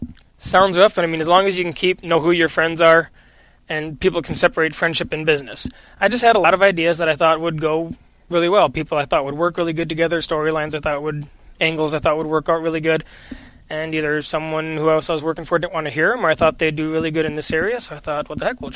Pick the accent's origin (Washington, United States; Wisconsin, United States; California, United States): Wisconsin, United States; La Crosse; I'm originally from La Crosse, Wisconsin area.